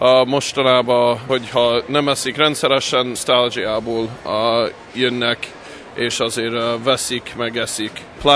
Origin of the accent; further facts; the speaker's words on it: Hungary; Persze, magyarok vagyunk, ez egy része a kultúrunknak, meg a hagyományunknak